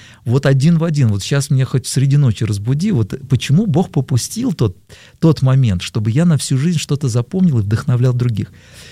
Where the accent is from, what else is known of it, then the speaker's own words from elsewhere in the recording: Moscow, Russia; бабушка еще моя переехала вот, в 30-е годы. Вот, я поэтому такой коренной москвич.